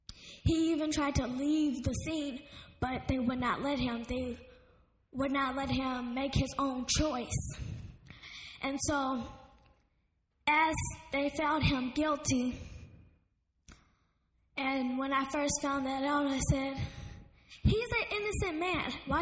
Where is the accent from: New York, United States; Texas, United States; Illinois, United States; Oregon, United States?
Texas, United States; also born or lived in California; I was born in California, that's where I live, but I was raised in Texas for about 5 or 6 years.